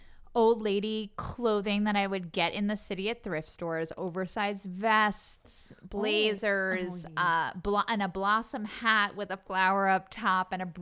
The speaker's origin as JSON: {"language": "English", "town": "Long Island", "region": "New York", "country": "United States", "said": "We called the girls, I'm from Long Island"}